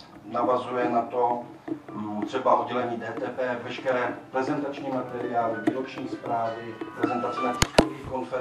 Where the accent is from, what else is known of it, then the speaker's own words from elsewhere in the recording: Ostrava, Moravian-Silesian Region, Czechia; jako Ostravák samozřejmě se pravidelně účastním festivalu